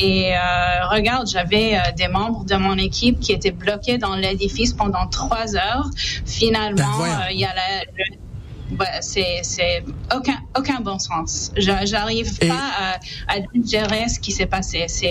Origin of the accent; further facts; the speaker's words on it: Montreal, Quebec, Canada; en tant que Montréalais québécois